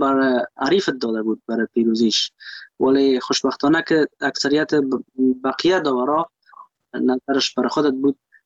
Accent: Afghanistan; ما یک افغان هستم

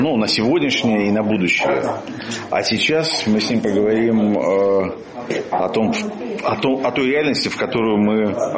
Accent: Ukraine; born there; ну, я, собственно, сам родился в Украине

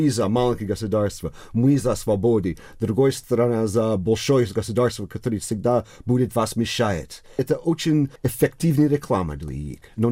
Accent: Connecticut, United States; born there; Russian is a second language; Ты не был так широкий в Коннектикуте, где я родился

